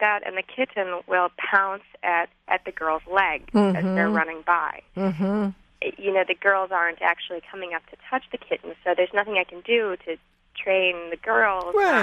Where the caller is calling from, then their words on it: La Crosse, Wisconsin, United States; I'm calling from La Crosse, Wisconsin.